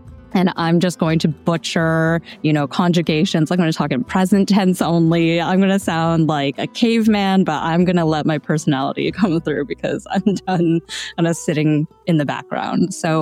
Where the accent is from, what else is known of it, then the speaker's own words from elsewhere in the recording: California, United States; I actually already had learned Spanish a long time ago because I grew up in California.